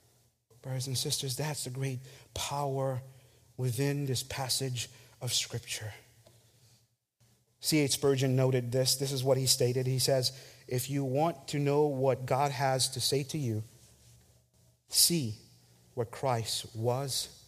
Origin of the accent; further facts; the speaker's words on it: St. Lucia; We grew up together in St. Lucia.